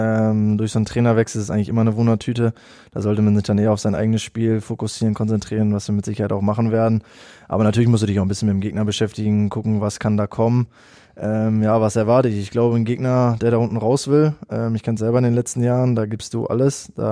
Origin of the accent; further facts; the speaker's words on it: Bochum, North Rhine-Westphalia, Germany; ich bin in Herne geboren, ich habe meine ganze Kindheit in Bochum verbracht. Deswegen kenne ich das hier, ich kenne, wie die Leute sind, deswegen ist das für mich Heimat auch.